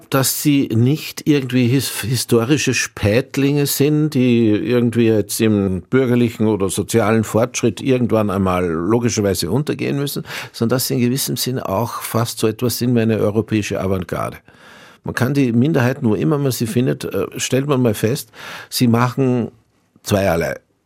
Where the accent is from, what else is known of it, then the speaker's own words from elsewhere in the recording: Austria; Wie sehr das jetzt mit Österreich und meiner, ja, könnte man sagen, nicht nur kleinösterreichisch heutigen, sondern eher altösterreichisch Vergangenheit zusammenhängt